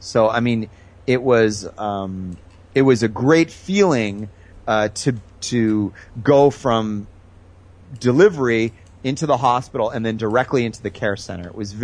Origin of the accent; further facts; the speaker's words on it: Canada; now in Taiwan; as a Canadian, I'm also from a country that has national healthcare. And I want to say, you know, I'm always making comparisons between my experience of living in Canada under national healthcare and living in Taiwan.